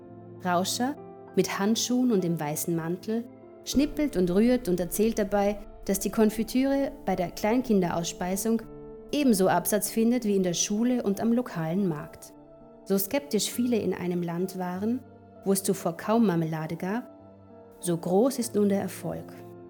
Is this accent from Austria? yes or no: no; South Sudan; In meiner Heimat Südsudan trifft das von 12 Millionen Einwohnern wohl auf genau 20 Menschen zu.